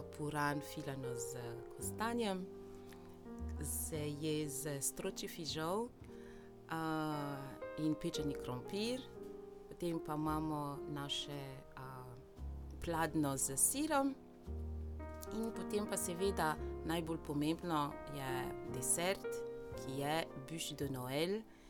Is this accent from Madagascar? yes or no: yes; Madagascar; se spomnim, ko sem bila mala, mi smo imeli umetne jelke, ko smo prinesli iz Francije in seveda damo vate, da se malo pokaže, da je zima, čeprav na Madagaskarju ob tem času je poletje.